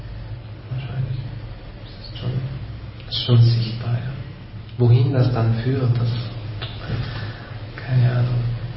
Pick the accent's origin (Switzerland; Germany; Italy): Italy; Trentino-Alto Adige; Ja, ich bin von Italien, aber irgendwie, ich spreche Deutsch und fühle mich nicht so wirklich als Italiener, so im klassischen Sinn. Und das ist schon ein Identitätskonflikt irgendwie. Und ich glaube, da muss Südtirol noch irgendwie innerlich dran arbeiten